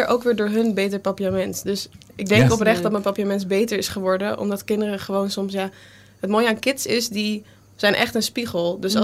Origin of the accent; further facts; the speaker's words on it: Enschede, Overijssel, Netherlands; now in Curaçao; Ik ben geboren en opgegroeid in Enschede, Nederland.